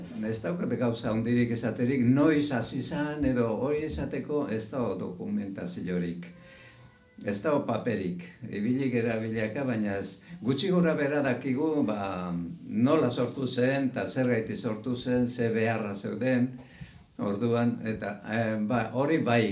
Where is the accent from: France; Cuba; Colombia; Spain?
Spain; Errenteria, Basque Country; born there; Bai, errenterikoa. Bai, errenterikoa.